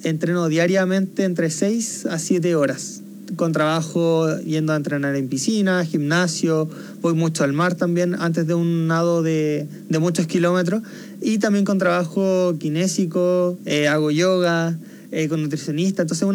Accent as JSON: {"language": "Spanish", "region": "Antofagasta", "country": "Chile", "said": "yo siempre, como soy de Antofagasta, siempre hemos estado en el mar"}